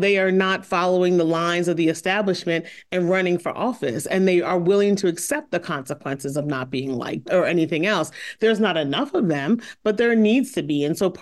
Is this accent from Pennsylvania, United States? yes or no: yes; Philadelphia, Pennsylvania, United States; I'm from Philly. I will definitely fight.